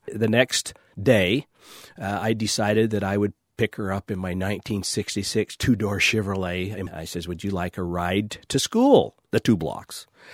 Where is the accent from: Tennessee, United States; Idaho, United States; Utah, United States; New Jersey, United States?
Utah, United States; St. George; I'm 65 years old. We're here in St. George, Utah, my hometown, and I'm here with my wife, Bunny.